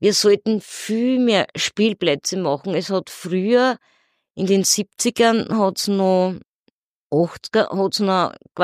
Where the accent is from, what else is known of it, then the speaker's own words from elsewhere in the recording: Lower Austria, Austria; now in Vienna, Austria; Ich komme aus dem Weinviertel, aber ich lebe seit 1976 in Wien.